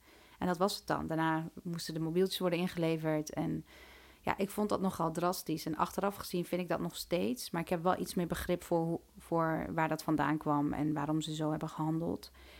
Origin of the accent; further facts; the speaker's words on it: Turkey; now in Netherlands; ik ben Turks